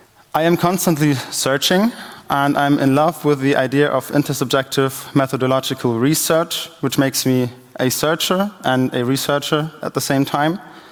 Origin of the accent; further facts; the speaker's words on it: Cologne, North Rhine-Westphalia, Germany; I'm from Cologne, first of all